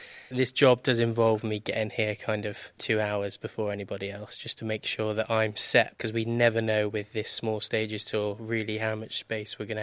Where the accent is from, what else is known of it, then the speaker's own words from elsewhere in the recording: South West England, United Kingdom; now in Cardiff, United Kingdom; I'm from Gloucestershire. I'm based in Cardiff.